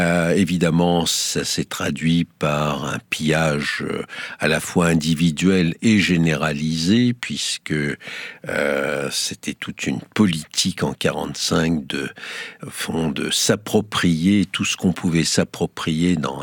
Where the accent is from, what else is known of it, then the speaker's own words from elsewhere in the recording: France; Chez nous, en France, on commémore le village brûlé d'Oradour-sur-Glane.